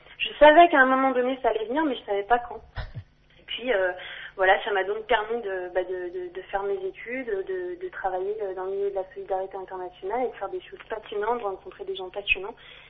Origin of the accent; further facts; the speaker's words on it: Lyon, Auvergne-Rhône-Alpes, France; Bon, je suis pas née sur les pentes de la Croix-Rousse non plus, hein, mais en tout cas, ouais, je suis née à Lyon, j'ai grandi à Lyon. J'ai bien essayé de me sauver quelques fois, essayer d'aller vivre ailleurs. J'ai fait quelques tentatives à Paris, à Londres et puis en Suisse